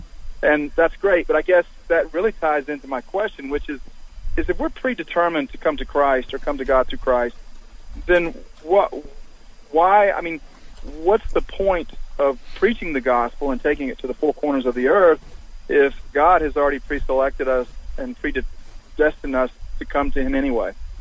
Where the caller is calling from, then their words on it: Durham, North Carolina, United States; I'm actually from Durham, but we've been living in Creedmore, a little Mayberry type town for the last 20 years.